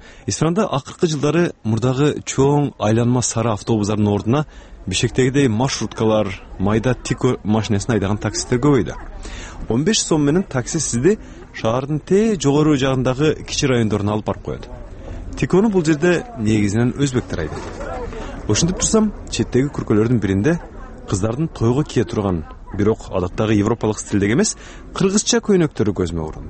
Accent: Isfana, Batken Region, Kyrgyzstan; Менин өзүмдүн балалыгымдагы Исфанада өткөн. Жакында кичи мекениме кайрадан барып

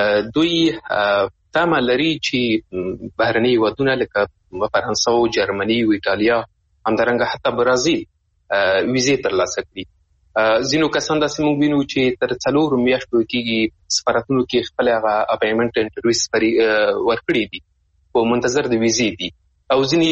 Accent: Afghanistan; now in Pakistan; دوی چې زه خو له افغانستان راوتلی یم.

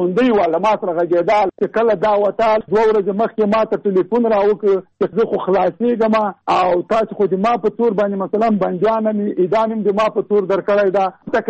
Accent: Jalalabad, Nangarhar, Afghanistan; زه د جلال آباد.

